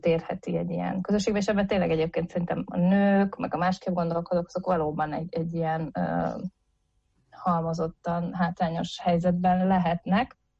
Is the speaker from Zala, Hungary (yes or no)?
no; Nyíregyháza, Szabolcs-Szatmár-Bereg, Hungary; én nyíregyházi vagyok, és ugye ezen az észak-kelet-magyarországi területen is nagyon sok hasonló haszit közösség élt